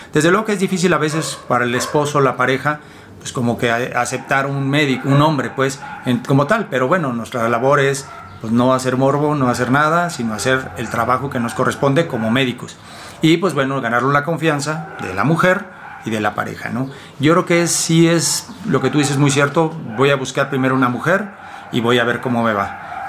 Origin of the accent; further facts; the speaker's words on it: Celaya, Guanajuato, Mexico; also born or lived in Monterrey; Mira, yo soy de Celaya, Guanajuato. Exactamente, es mi tierra natal